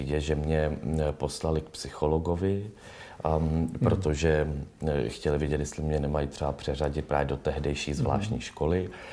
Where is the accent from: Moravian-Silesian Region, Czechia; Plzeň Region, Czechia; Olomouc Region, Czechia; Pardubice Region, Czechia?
Plzeň Region, Czechia; Plzeň; To bylo v Plzni, já pocházím z Plzni.